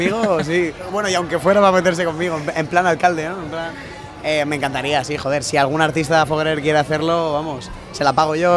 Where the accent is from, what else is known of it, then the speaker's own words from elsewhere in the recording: Alicante, Valencian Community, Spain; esta es mi tierra, la que me ha tocado y menos mal. O sea, quiero decir, lo especial que tiene para mí es que he nacido aquí.